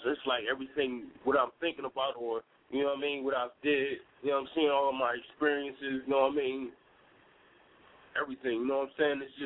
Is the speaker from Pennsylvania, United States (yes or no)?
yes; Philadelphia, Pennsylvania, United States; now in Delaware, United States; I'm calling from you. I'm from Southwest, but I'm calling from Delaware.